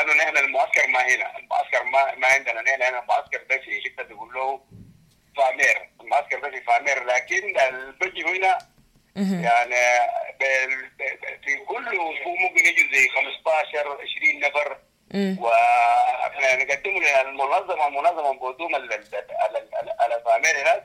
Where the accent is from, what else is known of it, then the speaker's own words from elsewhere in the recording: Sudan; قاموا عافوا أنه نحن كسودانيين أو كمسلمين ديدا بتاعنا إنه نعفي